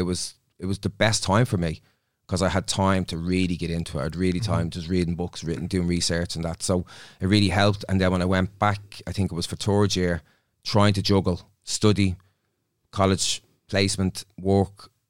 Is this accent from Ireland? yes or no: yes; Dublin, Leinster, Ireland; So I'm from Dublin